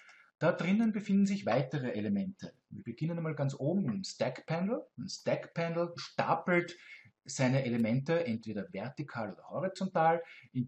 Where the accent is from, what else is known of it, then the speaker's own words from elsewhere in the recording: Austria; Ich muss das korrigieren. Ich bin Österreicher.